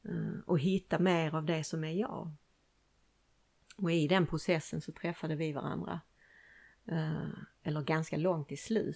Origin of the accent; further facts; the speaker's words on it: Limhamn, Skåne, Sweden; Jag är uppväxt på Limhamn faktiskt.